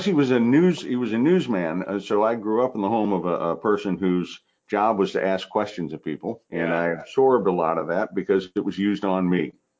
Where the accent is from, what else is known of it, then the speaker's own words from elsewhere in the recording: New Orleans, Louisiana, United States; born there; I've lived in the St. Louis area for most of my life. I was born in New Orleans